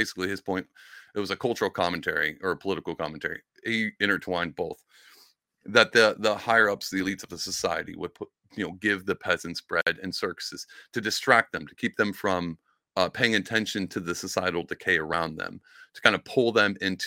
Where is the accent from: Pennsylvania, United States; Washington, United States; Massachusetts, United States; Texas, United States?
Texas, United States; Now, growing up, I grew up in Southeast Texas, and down there in high school and all that stuff, the whole town gathered around the high school team